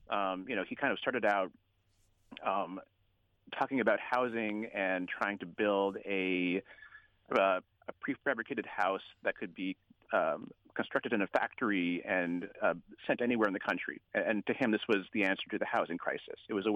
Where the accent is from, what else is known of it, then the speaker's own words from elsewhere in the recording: California, United States; But I grew up in the Bay Area, and when I was younger, you know, Fuller was still, at least to me, a presence.